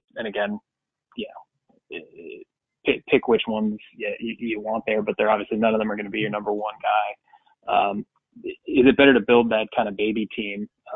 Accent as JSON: {"language": "English", "town": "Los Angeles", "region": "California", "country": "United States", "said": "I had Southern California, Los Angeles region."}